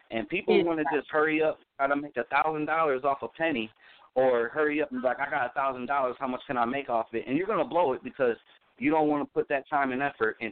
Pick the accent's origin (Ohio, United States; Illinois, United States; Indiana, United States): Indiana, United States; South Bend; Yeah, I'm from South Bend, Indiana.